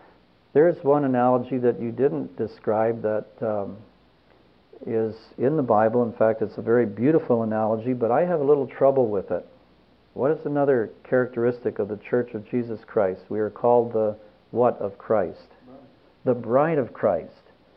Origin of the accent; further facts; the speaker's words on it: Wisconsin, United States; Man, I grew up in Wisconsin, but not in an agricultural. We were right in the city.